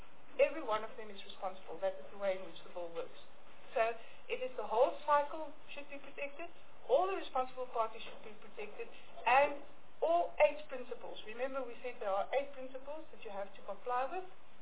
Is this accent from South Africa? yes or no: yes; South Africa; South Africa is a very good place in the sense that we are in the same time zone as Europe, and we are an English-speaking country, so we have a lot of opportunities here